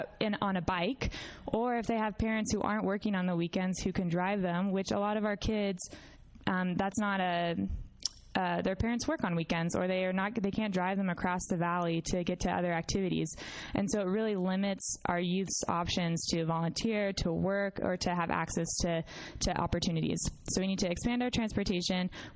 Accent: Oregon, United States; also born or lived in Phoenix; So I grew up here in Southern Oregon, and for a while I lived in Phoenix

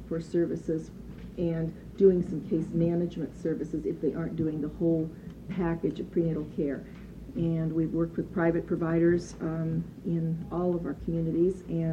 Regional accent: Oregon, United States; I am from Multnomah County, where we do serve Medicaid-eligible population.

